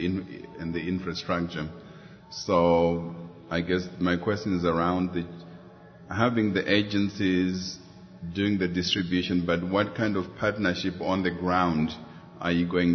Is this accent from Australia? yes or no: no; Zimbabwe; now in Seattle, United States; I live in Seattle, Washington. So I want to welcome